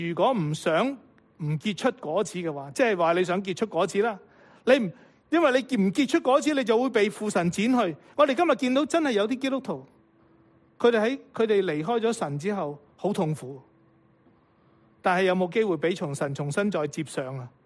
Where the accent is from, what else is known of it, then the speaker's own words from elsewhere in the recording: Guangdong, China; 我哋广东人好中意食烧味饭嘅。